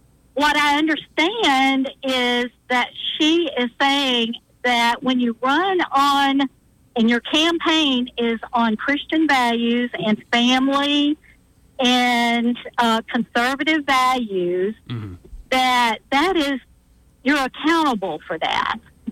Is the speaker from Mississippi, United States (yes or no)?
yes; Laurel, Mississippi, United States; And I'm also from Laurel. Okay, my family lives on the same street that Marsha Blackburn lives on.